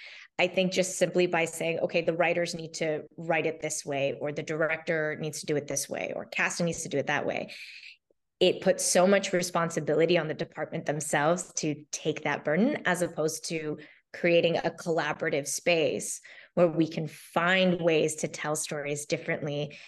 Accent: Canada; as an Indian girl growing up in Canada, because that was my experience.

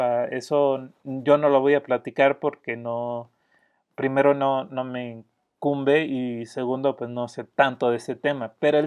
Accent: Mexico; now in United States; porque aparte de que era mexicano, pues yo no nací en Fairview, Tennessee.

